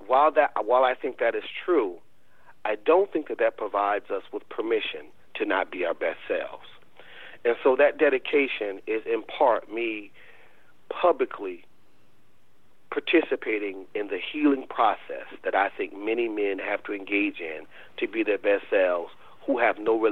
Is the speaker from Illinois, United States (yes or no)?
yes; Chicago, Illinois, United States; I grew up in Chicago, and I could count the number of present fathers in the three-block radius on one hand.